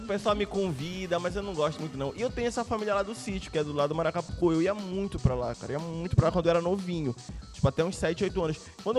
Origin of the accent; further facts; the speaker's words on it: Abaetetuba, Pará, Brazil; eu sou lá de Abaeté. Eu sou de Abaeté. A minha mãe é do interior de Abaeté. É do rio de Abaeté. Minha mãe é do rio Maracapucu.